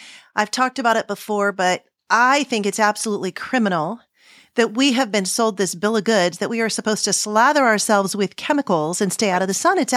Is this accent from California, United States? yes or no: yes; San Diego, California, United States; now in Kansas City, United States; And so I grew up in San Diego. I think there's some degree of adaptation that I went through.